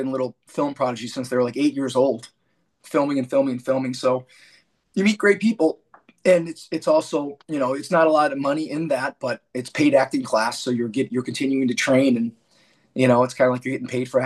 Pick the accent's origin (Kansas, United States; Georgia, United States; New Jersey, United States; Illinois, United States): Illinois, United States; Chicago; now in Los Angeles, United States; No, it's for me, it's I grew up in Chicago, so I'll always be a Cubs